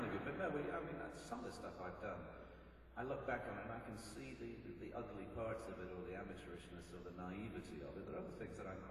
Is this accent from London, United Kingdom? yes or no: no; Blackpool, North West England, United Kingdom; about my hometown of Blackpool.